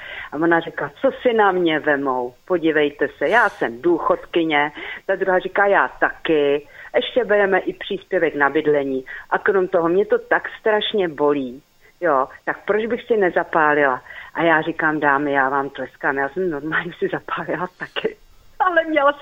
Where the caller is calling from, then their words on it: Prague, Czechia; tady posluchačka z Prahy.